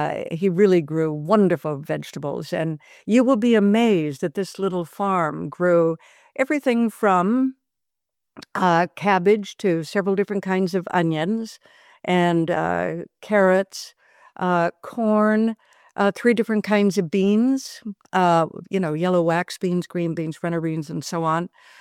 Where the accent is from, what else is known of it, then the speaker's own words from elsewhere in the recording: Robbinsdale, Minnesota, United States; I'm really very pleased to be talking about Robbinsdale. I have such wonderful memories of it.